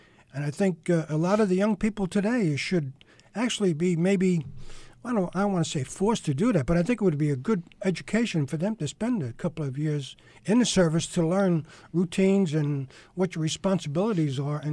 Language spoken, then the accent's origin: English; Westbury, New York, United States; also born or lived in Ozark, United States; Okay. I was born in Westbury. Actually, I was born in the house that my parents built in 1934. I lived in Westbury all my life until I joined the service in 1954.